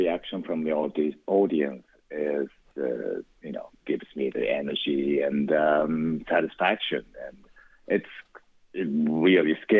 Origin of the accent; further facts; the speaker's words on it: Japan; and I'm originally from Japan, and you need to understand the culture and language to go into the details.